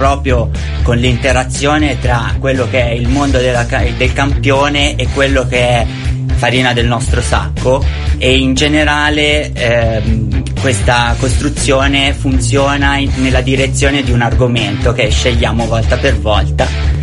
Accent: Tuscany, Italy; Noi due che non veniamo, siamo toscani, non di Firenze, ma ormai fiorentini di adozione.

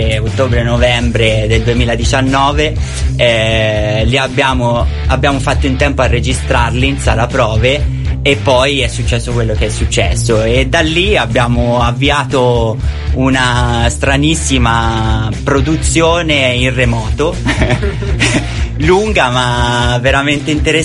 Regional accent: Tuscany, Italy; Noi due che non veniamo, siamo toscani, non di Firenze, ma ormai fiorentini di adozione.

